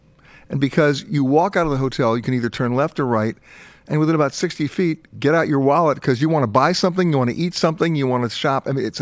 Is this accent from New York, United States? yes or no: yes; New York City, New York, United States; Where I am right now, 96th Street and Park.